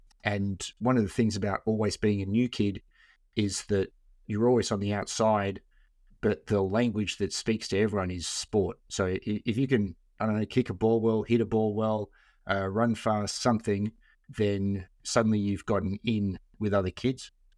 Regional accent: Melbourne, Victoria, Australia; also born or lived in Fiji / Adelaide / Ethiopia / Connecticut; Queensland, then back to Melbourne. I went to school in Switzerland for tertiary education, came back to Melbourne. My parents returned from Brazil. And so Melbourne's kind of home.

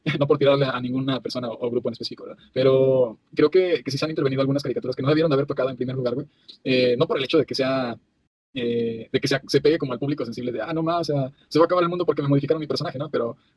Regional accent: Mexico; Y creo que como mexicanos también es algo que tenemos muy arraigado

